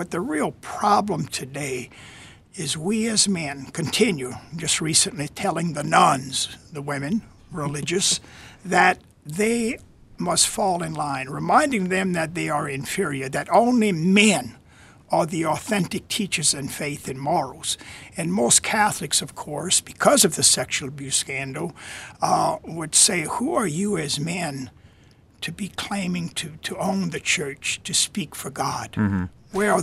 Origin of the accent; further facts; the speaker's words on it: Louisiana, United States; my experience of many years growing up in Louisiana, 12 years of segregated schools